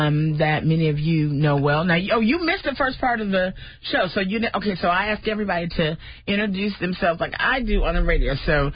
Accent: Detroit, Michigan, United States; Where I'm from Detroit.

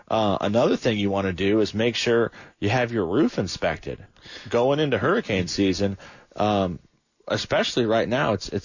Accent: Michigan, United States; I'm from Michigan originally, and I remember Memorial Weekend was always like the big landscaping kickoff weekend

